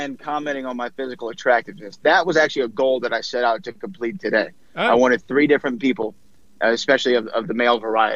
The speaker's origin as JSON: {"language": "English", "region": "Texas", "country": "United States", "said": "I'm from Texas, and I'm going to say it how I say it."}